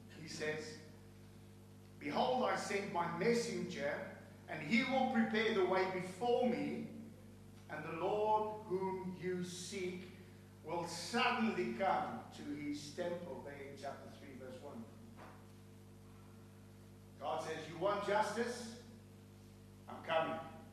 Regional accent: South Africa; I'm from South Africa originally, and I see the corruption in that nation.

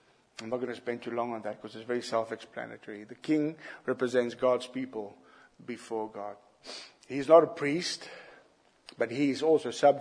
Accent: South Africa; I don't get excited because I'm South African.

